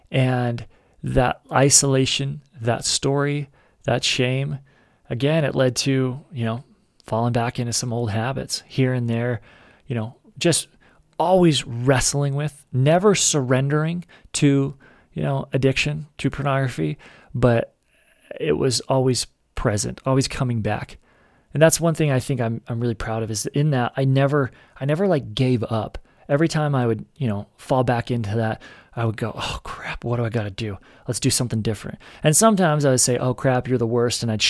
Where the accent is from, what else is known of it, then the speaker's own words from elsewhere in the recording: Utah, United States; And I'm from Utah, and it was in Salt Lake.